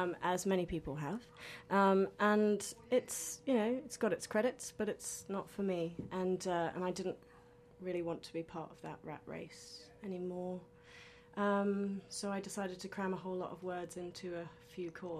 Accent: Hong Kong; And I had some great support in Hong Kong. I still do. I absolutely love my hometown.

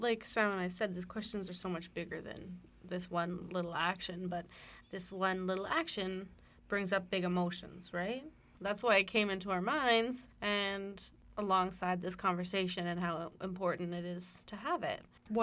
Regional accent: British Columbia, Canada; What does it mean ultimately when you don't recognize your ancestry and your nationality as Canadian, mm-hmm. as a Squamish woman?

